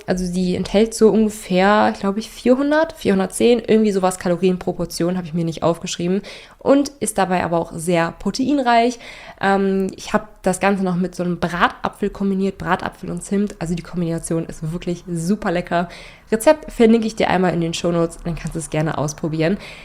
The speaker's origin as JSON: {"language": "German", "region": "Northern Germany", "country": "Germany", "said": "Für mich als Norddeutsche, ich habe wirklich erst Kaiserschmarrn so kennengelernt, als ich so in diese ganze Foodblogging-Szene reingekommen bin, weil man bei uns oben einfach Pfannkuchen sagt"}